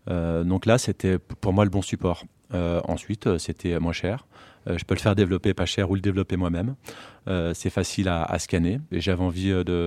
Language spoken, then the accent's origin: French; Auvergne-Rhône-Alpes, France; Écoute, moi je suis alpin, je suis savoyard